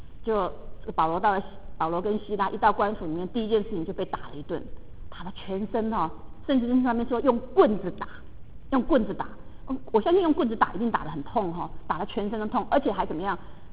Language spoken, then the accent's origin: Chinese; China; 甚至我们中国人本身就是一个很比较害羞的哈